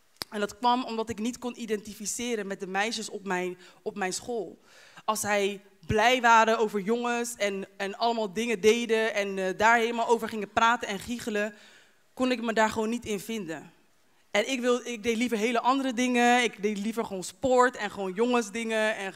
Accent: Curaçao; het begint eigenlijk dat ik ben opgegroeid op Curaçao. Ik ben daar ook gedeeltelijk opgegroeid. En ik ben daar dus geboren en gedeeltelijk opgegroeid. En ik ben daar gewoon opgegroeid met mijn beide ouders en met mijn broer.

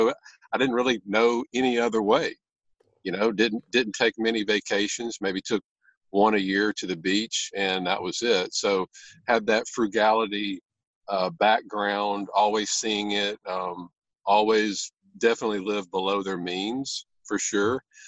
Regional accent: Louisiana, United States; Yeah, born and raised in Louisiana, and as I was telling you a little bit before the call, we had a late night last night after the big game

